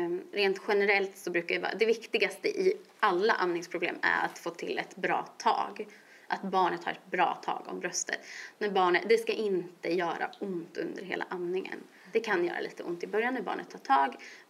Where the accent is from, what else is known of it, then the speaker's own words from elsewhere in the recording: Örebro, Örebro County, Sweden; Jag är ju från Örebro